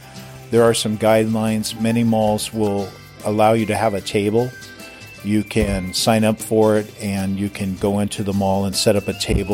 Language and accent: English; Everett, Washington, United States; Years ago in my hometown, Everett, Washington, I'm driving on the freeway there.